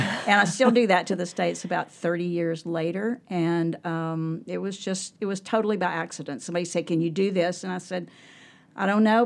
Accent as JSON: {"language": "English", "region": "the South", "country": "United States", "tie": "born or raised there", "said": "growing up in the South, food was like part of everything."}